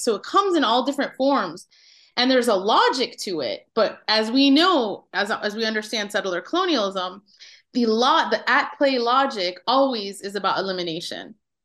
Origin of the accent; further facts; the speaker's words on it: Chicago, Illinois, United States; And in fact, the city that I grew up in Chicago, there's a Lifta society.